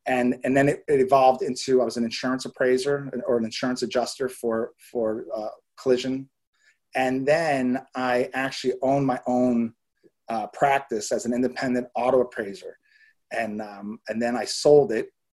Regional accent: United States; And I'm like, I'm just an American.

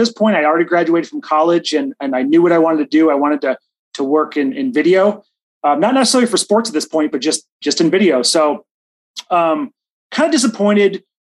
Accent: New York, United States; I'm from Western New York, about an hour outside Buffalo. That's where I grew up.

